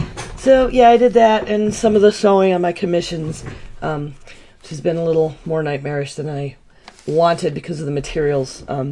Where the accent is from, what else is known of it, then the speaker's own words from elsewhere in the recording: Buffalo, New York, United States; I have a good ice, you know, snow brush, because I'm from Buffalo.